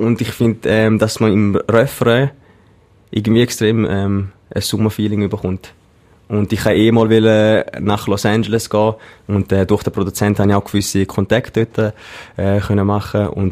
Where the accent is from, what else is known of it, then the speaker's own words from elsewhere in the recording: Schaffhausen, Switzerland; Also, geboren bin ich in Schaffhausen, Kindergarten, Schule, alles in Schaffhausen gemacht. Genau, nachher die Lehre habe ich in Zürich gemacht, in Zürich. Und jetzt arbeite ich seit sechs, sieben Jahren auch immer in Zürich, oder?